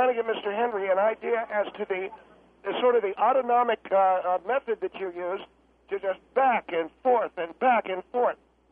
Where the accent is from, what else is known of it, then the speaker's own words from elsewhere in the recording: Egypt; I'm not from Iraq, sir. I'm from Egypt.